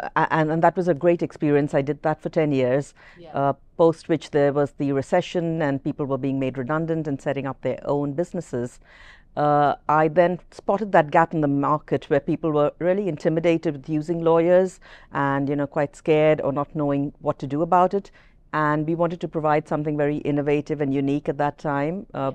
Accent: India; I grew up in India. Ancestrally, I'm from Goa, hence the Portuguese-Spanish connection with my name. Yeah. I grew up in India

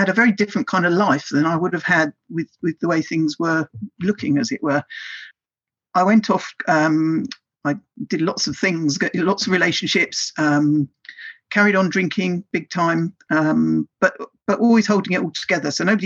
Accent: London, United Kingdom; And the estate where we lived was, I was among people that were from slum clearance from the East End of London. And I then moved to a very smart area where my accent was wrong.

